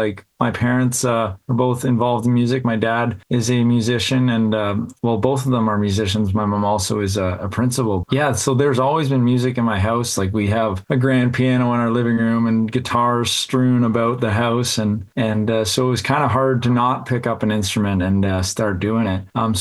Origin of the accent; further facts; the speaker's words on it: Elmira, Ontario, Canada; But yeah, I did most of my growing up in Elmira, played hockey and went to high school and stuff like that there.